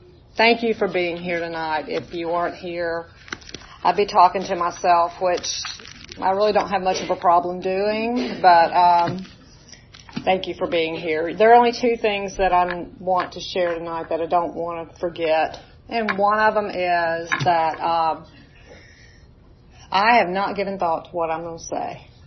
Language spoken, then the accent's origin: English; Huntsville, Alabama, United States; born there; I was born in Huntsville, Alabama in 1951.